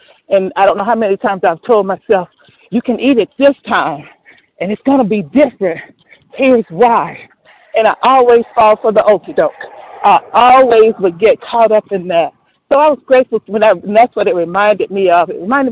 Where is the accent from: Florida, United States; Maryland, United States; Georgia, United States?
Georgia, United States; Atlanta; I'm from Metro Atlanta, Georgia.